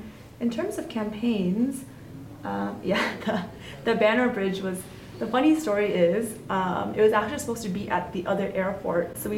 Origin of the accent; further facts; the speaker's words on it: Dharamsala, Himachal Pradesh, India; born there; also born or lived in Boston; I was born in Dharamsala. Okay. And I lived in Kanki for 1 year. and then in Boston